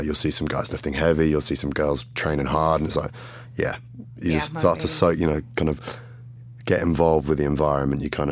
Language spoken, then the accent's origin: English; England, United Kingdom; So, yeah, I'm English.